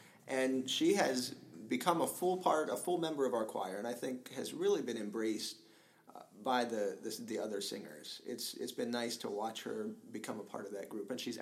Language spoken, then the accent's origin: English; Ohio, United States; now in Savannah, United States; which we can do in Savannah when it's not very cold. I'm from Ohio, of course. We couldn't do that up there.